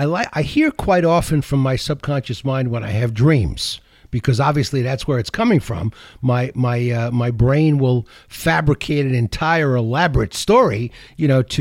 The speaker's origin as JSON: {"language": "English", "region": "New York", "country": "United States", "tie": "born or raised there", "said": "I grew up in the Borscht Belt in the Catskill Mountains where we had these hypnotists that came on stage"}